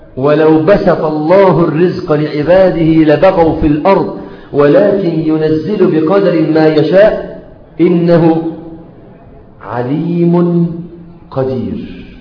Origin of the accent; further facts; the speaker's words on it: Mansoura, Dakahlia, Egypt; أربعة صيادلة عندنا في المنصورة